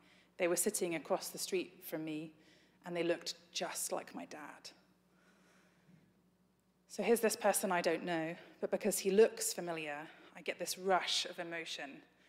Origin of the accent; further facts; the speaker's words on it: England, United Kingdom; also born or lived in Edinburgh, Scotland; So, as you maybe have guessed, I grew up in England, but when I was 18, I went to Edinburgh in Scotland to go to university.